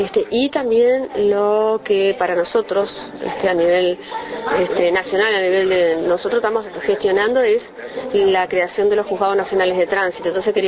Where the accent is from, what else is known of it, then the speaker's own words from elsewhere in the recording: Uruguay; somos nosotros, los uruguayos